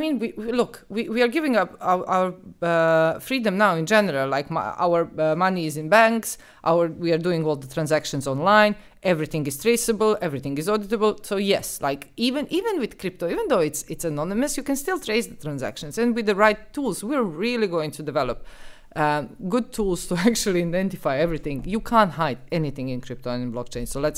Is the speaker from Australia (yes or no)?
no; Serbia; English is a second language; I grew up in Serbia. I grew up in Serbia.